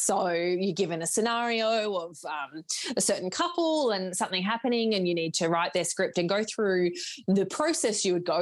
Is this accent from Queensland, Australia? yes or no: no; Melbourne, Victoria, Australia; I am from Melbourne, Victoria, and I first became a celebrant.